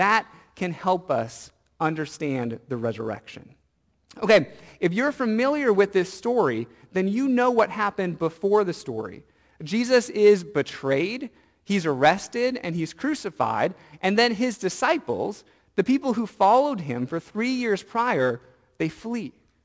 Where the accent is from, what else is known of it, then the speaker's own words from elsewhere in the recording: Washington, United States; Well, I grew up in Washington State